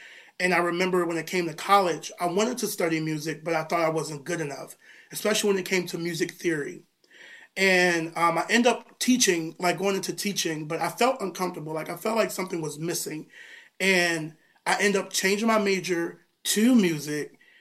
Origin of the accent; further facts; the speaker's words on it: Oak Park, Illinois, United States; Man, I am originally from Oak Park, Illinois. That is where I was born. I was raised on the southwest side. and then I moved over to Oak Park, Illinois. That's where I was raised. I went to school there.